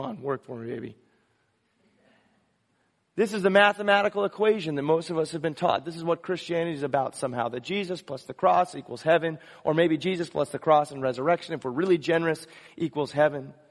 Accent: California, United States; I grew up in Southern California. No birthday was complete without a piñata.

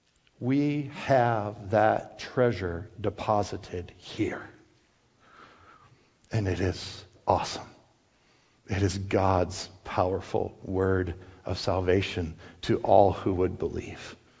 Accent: Iowa, United States; and here I am from Iowa, and we're all hanging out

